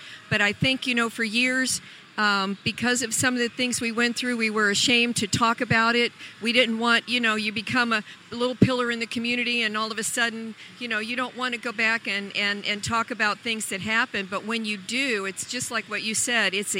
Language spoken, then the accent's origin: English; St. Petersburg, Florida, United States; Growing up here, leaving, coming back, this is my hometown. And the Tampa Bay area is the area where I have had the most envisioned of sports and athletic career